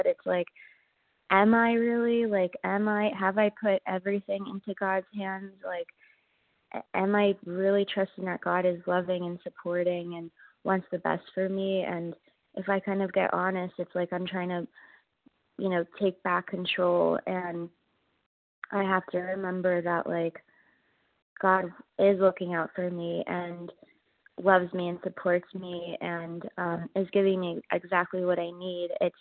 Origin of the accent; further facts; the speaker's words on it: Pennsylvania, United States; I'm from Pennsylvania, but I just relocated to Southern California.